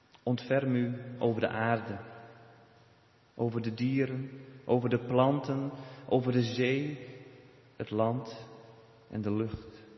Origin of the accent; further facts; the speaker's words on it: Friesland, Netherlands; now in Veldhoven, Netherlands; uit Veldhoven, maar daarvoor geboren en getogen in Friesland. Nu anderhalf jaar werkend bij de kerk in Veldhoven.